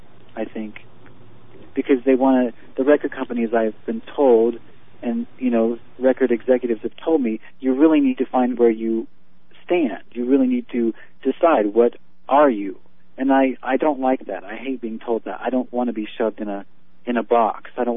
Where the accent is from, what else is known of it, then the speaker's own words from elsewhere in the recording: Ohio, United States; Of course, Peter. I'm from Ohio. I'm just a small town boy, and it's just me and my piano